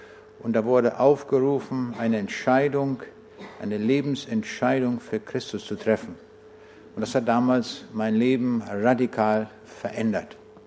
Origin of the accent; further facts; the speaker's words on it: Braunschweig, Lower Saxony, Germany; also born or lived in East Prussia; Ich komme aus Braunschweig, aber geboren bin ich in Ostpreußen, ganz weit im Osten des früheren Deutschen Reiches, ganz in der Nähe von der litauischen Grenze.